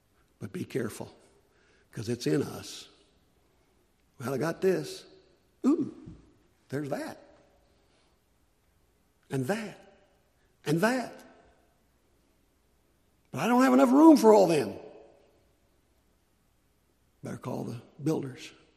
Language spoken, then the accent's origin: English; United States; Now, I'm not ashamed as an American, and I understand if he's been pleased to let me have it. But we Americans have no right to complain, none of us.